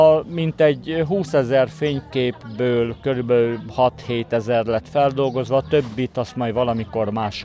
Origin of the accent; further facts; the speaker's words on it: Variașu Mare, Arad County, Romania; Én Gyorokon születtem, Nagyvarjason nőttem föl, de ott csak 4 osztály volt, és akkor az 5-8. Osztály az tornyai bentlakóként fejezte be az általános iskolát.